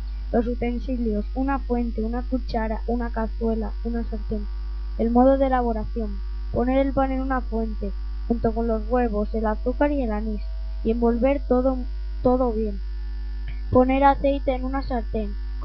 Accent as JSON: {"language": "Spanish", "town": "Navaluenga", "region": "Castile and León", "country": "Spain", "tie": "born or raised there", "said": "de Navaluenga, del Colegio Público La Rubiera. Os voy a explicar una receta típica de mi pueblo, los buñuelos con leche."}